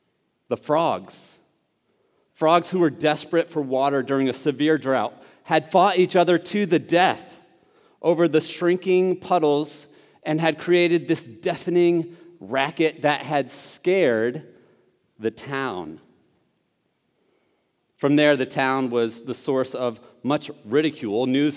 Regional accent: Windham, Connecticut, United States; 1754, frogs invaded my hometown. The story goes something like this. On a hot, humid night in June 1754, residents of Windham, Connecticut

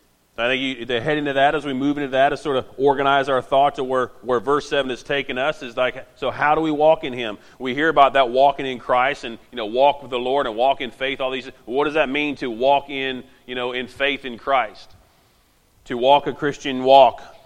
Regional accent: Indiana, United States; now in Virginia, United States; it seemed kind of weird for me to say I'm from Indiana anymore, because, well, I've lived in Virginia longer than I have in Indiana.

